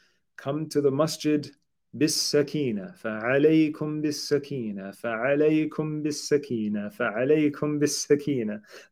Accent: Quebec, Canada; I don't know, I'm from Quebec, so we call it the la loi de la route.

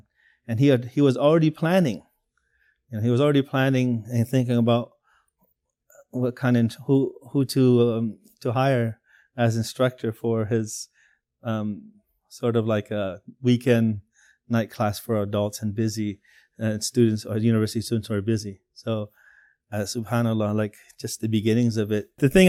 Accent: United States; He knew that I was from America, and I knew that he was, you know, he spoke English like an American

